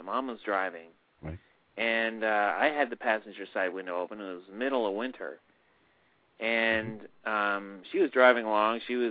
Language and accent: English; Brunswick, Maine, United States; I'm from Brunswick, Maine.